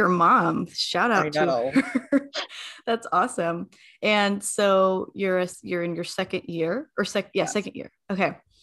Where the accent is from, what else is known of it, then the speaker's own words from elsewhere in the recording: Arizona, United States; which is super cool because I'm from Arizona. I had nothing in high school.